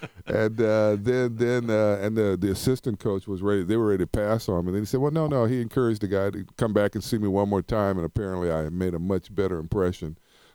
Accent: Ventura, California, United States; I grew up in Ventura, California, which had great youth sports programs.

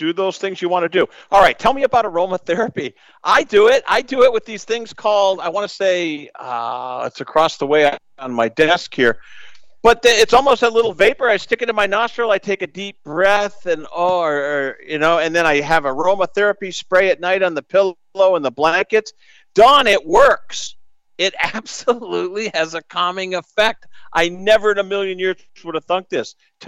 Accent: Northeast, United States; You can tell I grew up in the Northeast.

